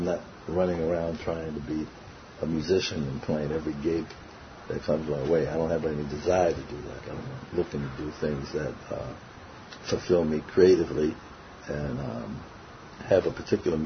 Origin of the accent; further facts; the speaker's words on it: New York, United States; also born or lived in Bronx / Harlem; just growing up in New York on the Lower East Side and having schoolmates and buddies like Ishmael Miranda.